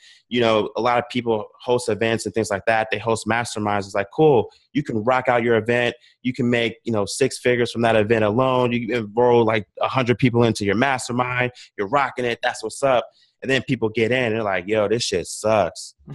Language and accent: English; Virginia Beach, Virginia, United States; now in San Diego, United States; So I'm from Virginia Beach, Virginia. I'm currently living in San Diego right now.